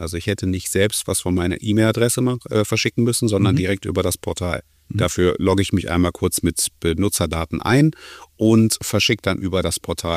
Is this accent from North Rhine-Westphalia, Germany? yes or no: yes; Düsseldorf, North Rhine-Westphalia, Germany; in meiner Heimatstadt Düsseldorf.